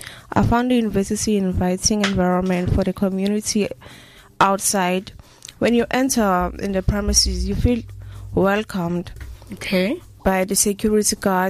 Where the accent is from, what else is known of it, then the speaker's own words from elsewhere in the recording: Inanda, KwaZulu-Natal, South Africa; I'm from Inanda. I started my primary school at Shembe Primary School. I did my high school education in Inanda Comprehensive.